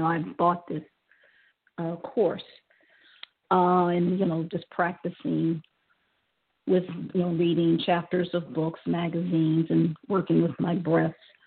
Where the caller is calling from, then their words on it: Ohio, United States; Right now I'm in Ohio.